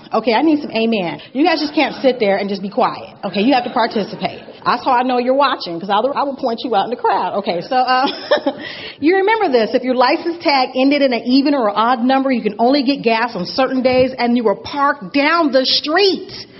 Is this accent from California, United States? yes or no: yes; California, United States; And I'm from California. Water was a huge issue.